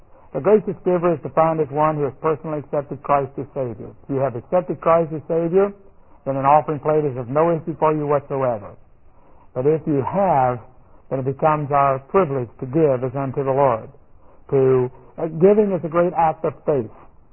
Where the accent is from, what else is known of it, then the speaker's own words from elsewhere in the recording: Houston, Texas, United States; the little church I grew up in Houston